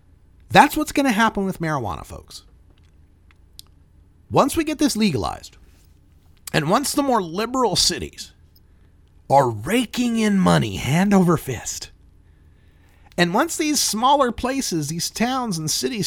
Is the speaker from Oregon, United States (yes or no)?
yes; Oregon, United States; I don't like the idea that over 50% of the landmass in my home state has banned pot shops. I go east of the Dalles, there's no place for me to buy weed.